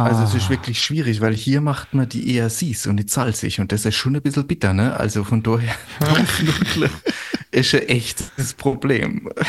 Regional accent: Lähmerschen, Germany; born there; Ich bin sozusagen der zweite Lähmerscher in eurem Zelt.

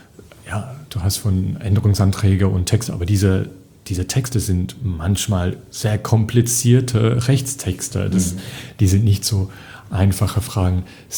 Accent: England, United Kingdom; German is a second language; ich arbeite hier nicht als Engländer

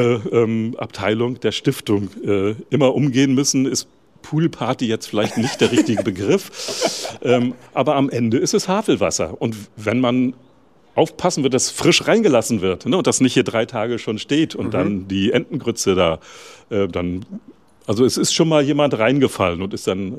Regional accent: Lübz, Mecklenburg-Vorpommern, Germany; born there; Das Lübser Bier kommt von da, wo ich geboren bin.

